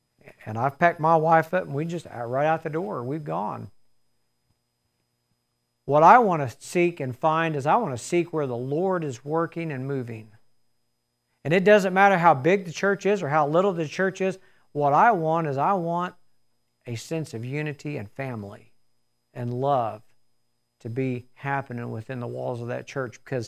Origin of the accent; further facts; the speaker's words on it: Arkansas, United States; I'm a country boy. I'm from Arkansas.